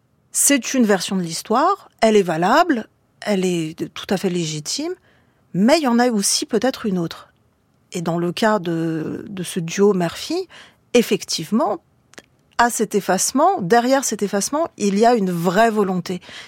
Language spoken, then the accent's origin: French; France; born there; Mes parents sont arrivés tous les deux en France au début des années 70. Et donc, moi, je suis née en France et j'ai entendu parler dans mon enfance d'un pays où je n'ai jamais vécu.